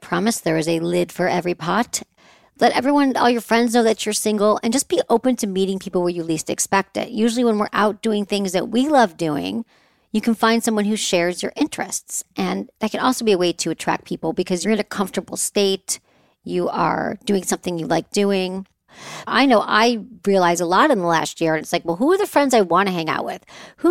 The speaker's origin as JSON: {"language": "English", "region": "Michigan", "country": "United States", "tie": "born or raised there", "said": "I grew up in Michigan as well. I never heard anybody talking about it."}